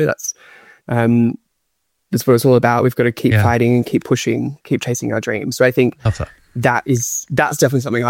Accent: Australia; I wanted to make this a very Australian story because that's important to me as an Australian artist, and I wanted to celebrate Australian culture.

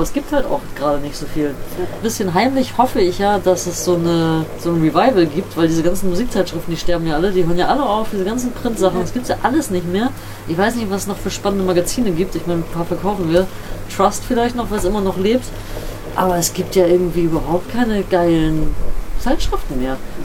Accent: Bremen, Germany; Also ich komme aus Bremen-Nord, Blumenthal, da bin ich aufgewachsen, kennst du vielleicht, auch so ein abgehängter Stadtteil.

